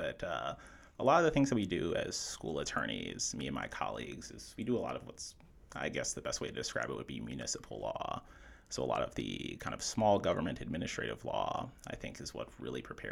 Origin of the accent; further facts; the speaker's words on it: Milwaukee, Wisconsin, United States; I grew up in Milwaukee, came from a family of public school educators